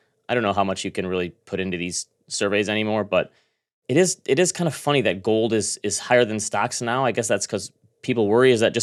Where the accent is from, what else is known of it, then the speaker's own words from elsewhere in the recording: Midwest, United States; I mean, I'm not an East Coast person like you, but yeah, I'm from the Midwest Coast, right?